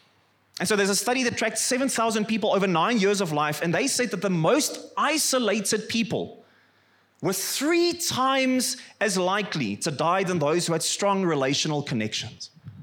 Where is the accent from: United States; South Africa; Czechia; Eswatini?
South Africa; Free State; And I don't know if you know, I come from the Free State.